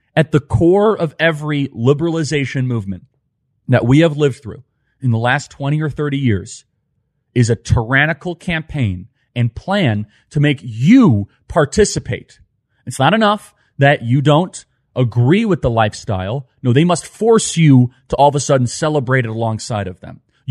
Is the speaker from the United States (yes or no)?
yes; United States; I grew up in America where race meant nothing to me.